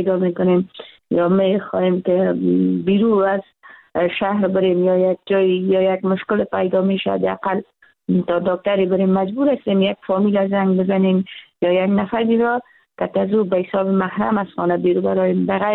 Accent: Kunduz, Afghanistan; از کندز هستم، فعلا در کندز زندگی میکنم.

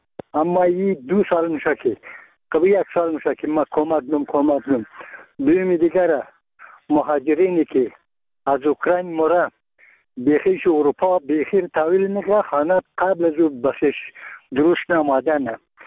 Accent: Bamyan, Afghanistan; ما یک تن از بامیانیم.

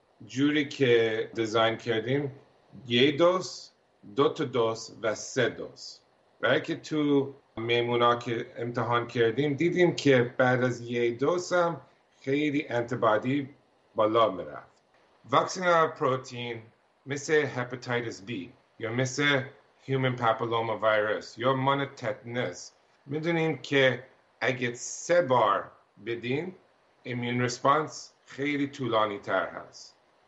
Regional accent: United States; همه بیشتر خانواده‌ام اینجا هستن تو آمریکا، ولی همیشه زندگیم بزرگ شدم هم آمریکایی هم ایرانی.

